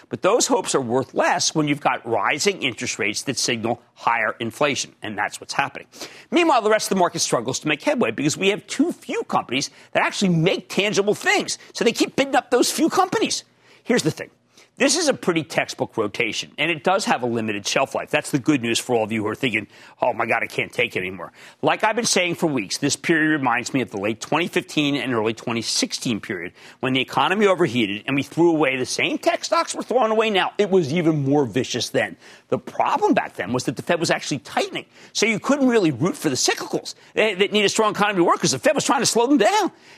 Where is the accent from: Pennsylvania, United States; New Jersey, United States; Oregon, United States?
Pennsylvania, United States; We're both from Pennsylvania. We just won't be able to swing it.